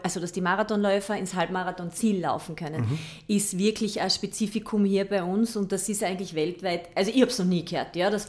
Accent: Carinthia, Austria; now in Vienna, Austria; Also ich bin eine Kärntnerin, ja, und ich, wenn manchmal denke ich mir, wenn ich dann zurückfahre in die Heimat, denke ich mir, oh, was ist da los?

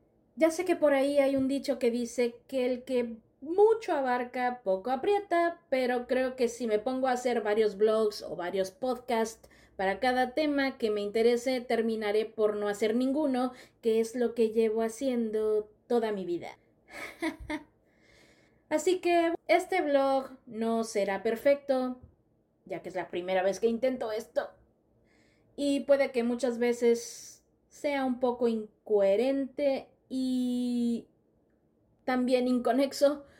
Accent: Mexico; now in South Korea; Soy una ilustradora mexicana actualmente viviendo en Corea del Sur.

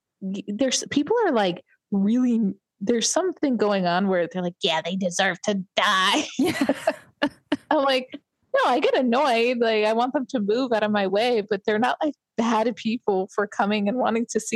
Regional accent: New York City, New York, United States; And I, as a New Yorker, I find it to be strange, because we New Yorkers were very annoying.

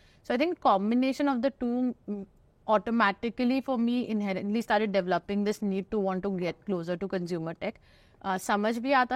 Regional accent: Ranchi, Jharkhand, India; English is a second language; I'm from Rachi, grew up there. Parents are lawyers.

